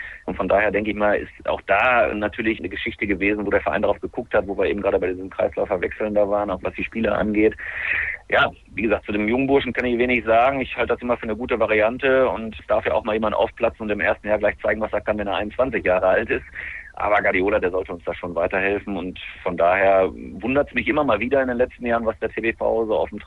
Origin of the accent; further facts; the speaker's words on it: Lemgo, North Rhine-Westphalia, Germany; ich bin ja gebürtiger Lemgo